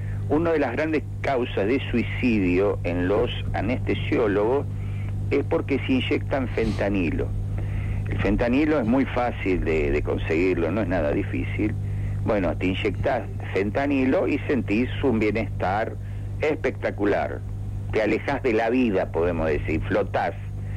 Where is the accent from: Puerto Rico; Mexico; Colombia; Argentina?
Argentina; Bueno, los argentinos estamos en la misma situación.